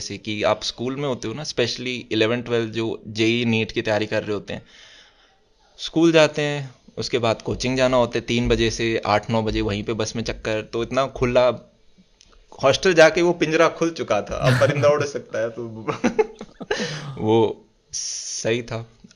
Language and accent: Hindi; Delhi, India; मैं भी जैसे दिल्ली का ही हूँ, एनसीआर का ही अपने आप को कहूँगा